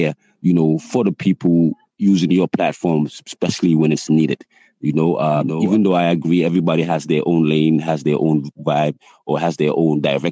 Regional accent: New York, United States; growing up in New York, I used to rap, but the context was different.

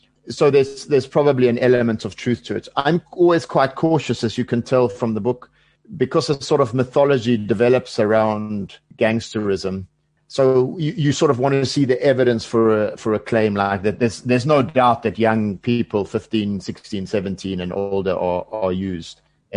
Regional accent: South Africa; what's fascinating for me as a South African, okay, I've worked for the UN in many places

